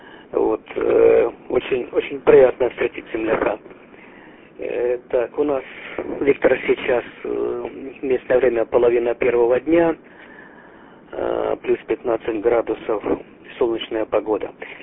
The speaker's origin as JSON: {"language": "Russian", "town": "Derhachi", "region": "Kharkiv Oblast", "country": "Ukraine", "tie": "born or raised there", "said": "а сам я родом из Дергачей, так что там вот недалеко от вас там проживал"}